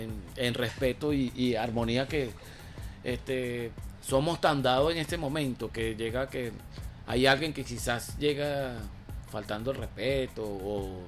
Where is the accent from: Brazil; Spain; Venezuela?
Venezuela; la fe y la devoción hacia nosotros como venezolanos, hacia Santísimo Madero.